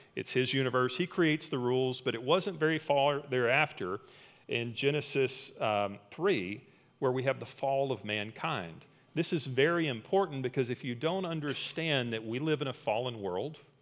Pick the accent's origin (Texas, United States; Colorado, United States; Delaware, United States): Texas, United States; of whom the names of them were I can't pronounce because I'm from Texas.